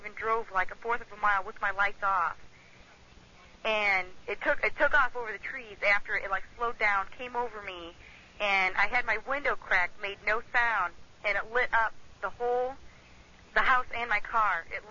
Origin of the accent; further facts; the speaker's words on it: Fort Wayne, Indiana, United States; I'm from Fort Wayne, Indiana, and I was out at my boyfriend's out by New Haven